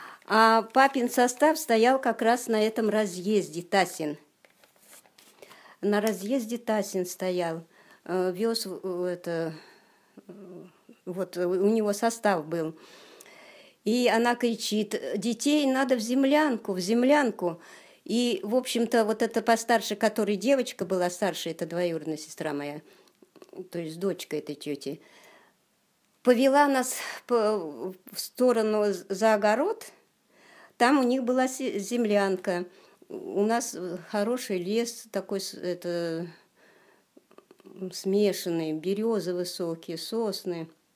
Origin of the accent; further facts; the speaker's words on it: Izbishchi, Vladimir Oblast, Russia; Я родилась в 1934 году, 18 сентября, в деревне Избищи Гусевского района Владимирской области.